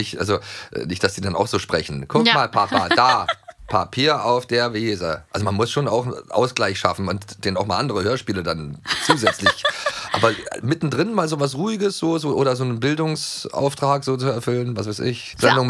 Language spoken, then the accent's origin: German; Germany; Ich kam aus der DDR.